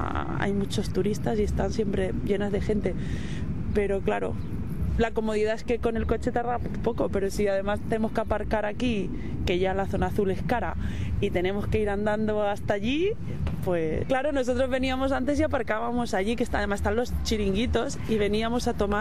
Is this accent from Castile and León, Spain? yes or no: no; Terrassa, Catalonia, Spain; Nosotros venimos de Tarrasa y de Sabadell y llevamos muchos años viniendo.